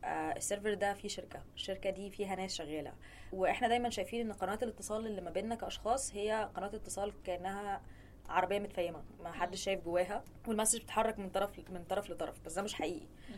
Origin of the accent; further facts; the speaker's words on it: Syria; ده بس انا سوري